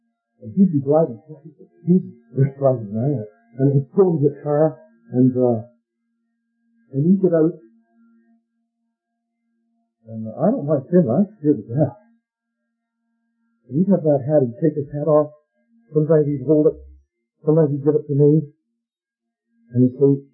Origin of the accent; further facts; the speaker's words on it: Charlottetown, Prince Edward Island, Canada; I'm from Charlottetown, which is the biggest.